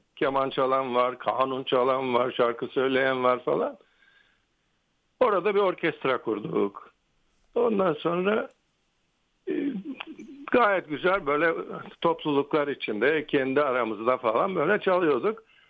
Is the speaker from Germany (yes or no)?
no; Eastern Macedonia and Thrace, Greece; Eviç ben dedim Batı Trakyalıyım. Eviç makamı bizim bölgenin makamıdır.